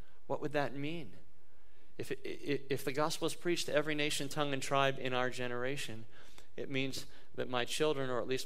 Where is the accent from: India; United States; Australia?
United States; Pennsylvania; I grew up in Western Pennsylvania. Guess who I cheer for? The Steelers.